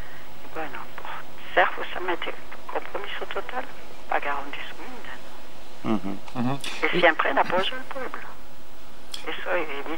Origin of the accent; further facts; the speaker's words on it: Argentina; Yo soy argentina, el corazón es argentino también.